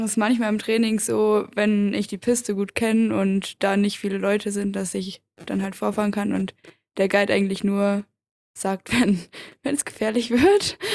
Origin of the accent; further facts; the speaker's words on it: Göttingen, Lower Saxony, Germany; Ich komme ja eigentlich aus Göttingen, Niedersachsen.